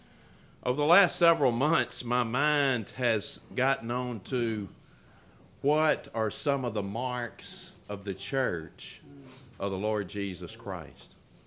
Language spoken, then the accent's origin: English; Mississippi, United States; I'm from Mississippi, but I'm home here in Texas.